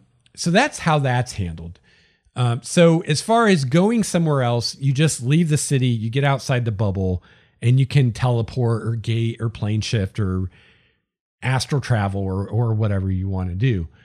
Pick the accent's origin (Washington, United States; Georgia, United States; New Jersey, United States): Washington, United States; Bellingham; I ran a very short series of adventures here in my hometown of Bellingham for some players.